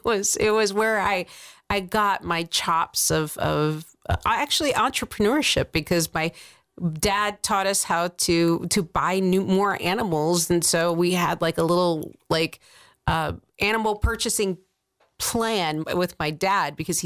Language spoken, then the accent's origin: English; Worcester, Ohio, United States; When I was little, growing up in Worcester, Ohio, the thriving metropolis, I had that.